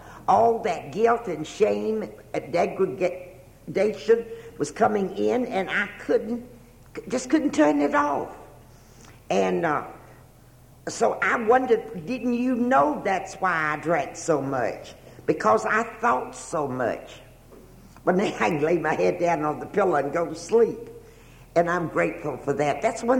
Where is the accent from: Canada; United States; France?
United States; Nevada; I came from Nevada over here to get sober.